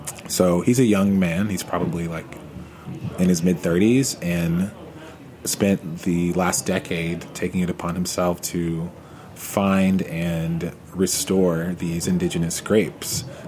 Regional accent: Georgia, United States; No, so I am from Georgia

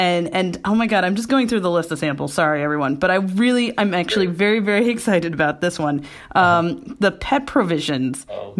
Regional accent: Brooklyn, New York, United States; I grew up on Hebrew National beef salami, the old school thing. I'm a very Brooklyn born, raised person.

